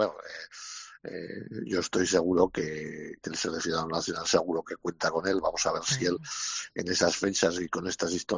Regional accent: Aragon, Spain; soy muy aragonés, de que se acuerda mucho de su tierra.

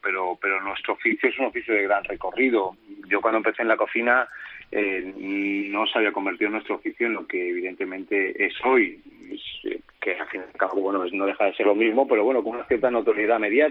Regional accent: Jarandilla de la Vera, Extremadura, Spain; born there; now in Denia, Spain; teniendo en cuenta que yo nací en Jarandilla de la Vera

